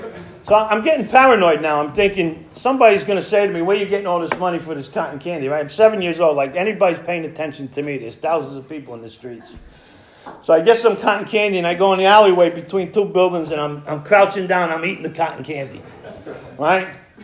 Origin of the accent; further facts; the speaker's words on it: Bronx, New York, United States; I'm born and raised in the Bronx in New York, which is makes me a huge Yankee fan